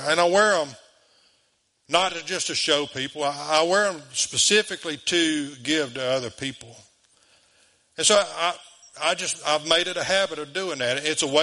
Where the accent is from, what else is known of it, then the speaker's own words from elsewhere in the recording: DeQuincy, Louisiana, United States; born there; I was born in De Quincey, Louisiana.